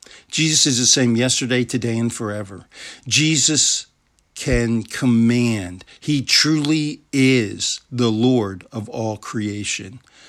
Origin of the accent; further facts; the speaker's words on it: Maryland, United States; I had the privilege of growing up in Baltimore County. My parents owned waterfront property on the Chesapeake Bay.